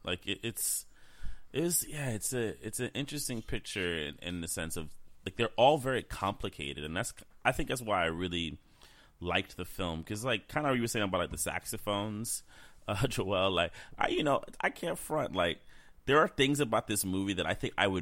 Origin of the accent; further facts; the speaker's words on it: New York, United States; I mean, I'm from New York. And my parents are kind of from that area.